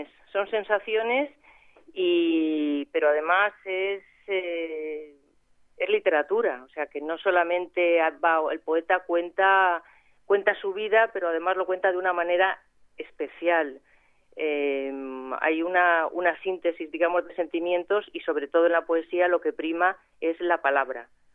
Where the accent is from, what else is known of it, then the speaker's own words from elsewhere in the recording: Aspe, Valencian Community, Spain; moved away as an adult; now in Santander, Spain; Yo pues soy de Aspe, no sé si creo que lo sabes. Vengo por aquí de vez en cuando, pues en Navidades, en verano. Vivo hace ya 25 años que vivo en Santander